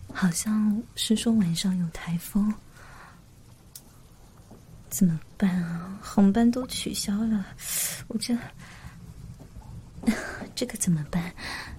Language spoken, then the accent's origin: Chinese; Zhejiang, China; 我们是浙江的。你们有去过浙江吗？